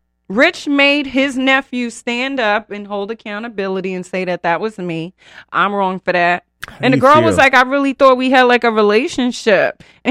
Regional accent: Bronx, New York, United States; now in California, United States; My favorite joke is that, look, okay, so I am from the Bronx and I moved to California.

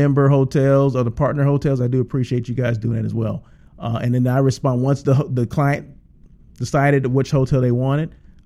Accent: Blythe, California, United States; I'm from Blythe, California, which is, sits on the California-Arizona border. And yeah, it's in the desert for the most part.

